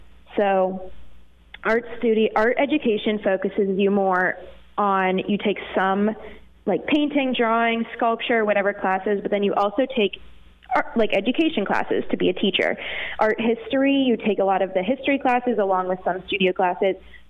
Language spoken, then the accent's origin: English; Hollidaysburg, Pennsylvania, United States; now in Patton, United States; Yes, I grew up in Hollidaysburg. I went to elementary school through high school there. I now live in Patton, Pennsylvania.